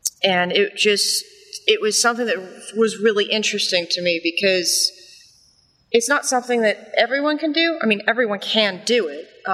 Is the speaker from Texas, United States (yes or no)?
yes; Austin, Texas, United States; I'm actually from Austin, Texas, So a little farther out, but I'm just happy to be here.